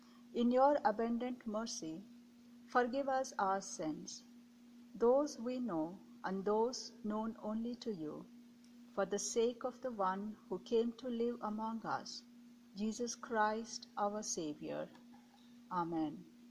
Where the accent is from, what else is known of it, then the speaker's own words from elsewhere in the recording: Delhi, India; now in Sault Ste. Marie, United States; I'm from Delhi, India, and a former MDiv student of Lutheran School of Theology in Chicago.